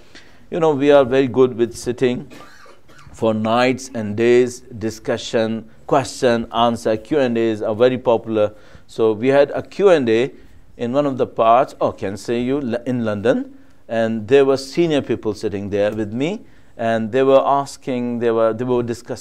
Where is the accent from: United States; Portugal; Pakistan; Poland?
Pakistan; So I'm wondering, I'm Pakistani, where they will go.